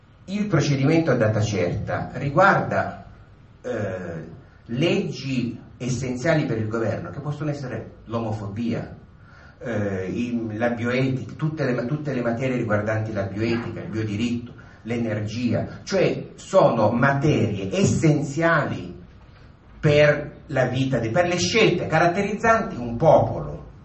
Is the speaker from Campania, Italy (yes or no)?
no; Apulia, Italy; Per esempio, in tutta la zona del Salento, da dove vengo io, ci sono i coralli bianchi a poche miglia dalla costa